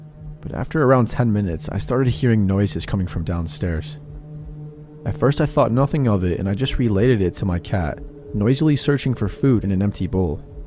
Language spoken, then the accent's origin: English; England, United Kingdom; I'm from England